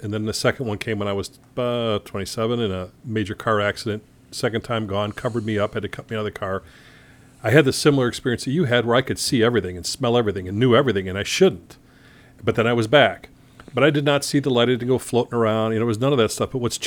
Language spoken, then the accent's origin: English; Chicago, Illinois, United States; Listen, I came from Chicago.